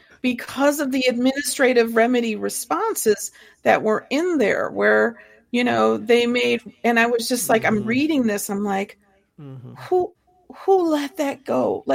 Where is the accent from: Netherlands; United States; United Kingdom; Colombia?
United States; Ohio; also born or lived in Southern US; Just kidding. I don't have an accent. I'm from Ohio.